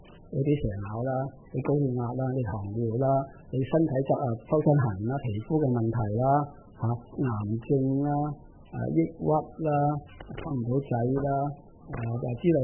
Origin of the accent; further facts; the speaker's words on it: Hong Kong; 我係香港人，香港人最講實際，平靚正快，即刻用到。